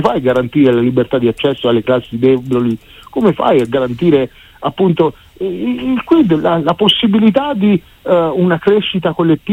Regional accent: Umbria, Italy; io sono umbro, la mia regione aveva un tessuto incredibile di PMI basate soprattutto sull'edilizia

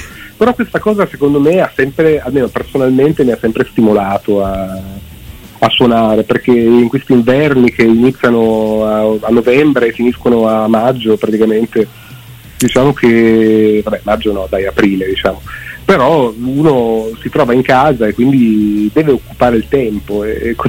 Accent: Piedmont, Italy; veniamo dalla provincia di Cuneo, anche noi.

